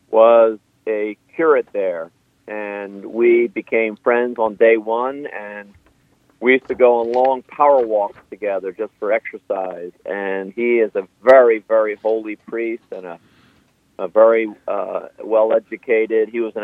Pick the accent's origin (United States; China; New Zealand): United States; Philadelphia, Pennsylvania; also born or lived in Rochester, Minnesota; I always tell people I'm from Philadelphia. I'm a proud Philadelphian, but I was actually born in Rochester, Minnesota, when my dad, who was from Philadelphia, was doing his residency at the Mayo Clinic in internal medicine.